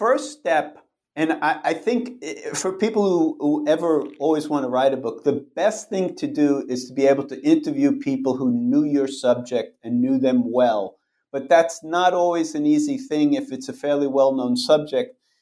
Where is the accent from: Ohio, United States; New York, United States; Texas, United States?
New York, United States; Brooklyn; I was fortunate enough in 1969 to be growing up in Brooklyn, and the Mets won their first championship that year.